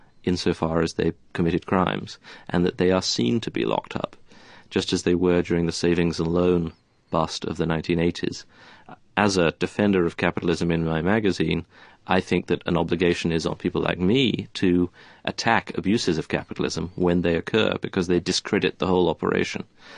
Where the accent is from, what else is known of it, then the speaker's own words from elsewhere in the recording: United Kingdom; As a Brit, it causes me some discomfort to think that I depend on the French changing their minds.